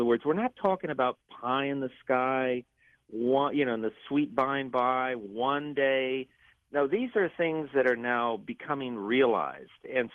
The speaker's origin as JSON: {"language": "English", "town": "Los Angeles", "region": "California", "country": "United States", "tie": "born or raised there", "said": "I grew up in East LA with the dream of becoming a scientist since the second grade, really."}